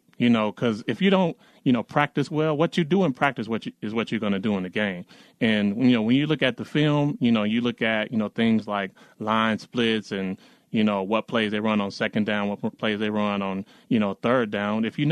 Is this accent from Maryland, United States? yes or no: no; Chicago, Illinois, United States; Well, I'm from Chicago.